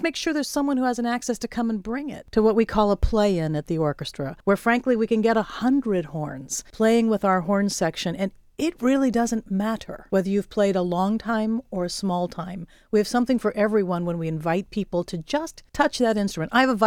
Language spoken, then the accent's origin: English; Ohio, United States; I'm an Ohioan, and okay.